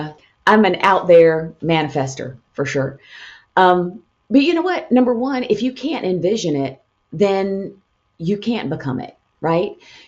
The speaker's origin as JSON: {"language": "English", "region": "Georgia", "country": "United States", "lives_now": "Alabama, United States", "said": "I'm from North Georgia, so I love a view. I love water. Live in Alabama now."}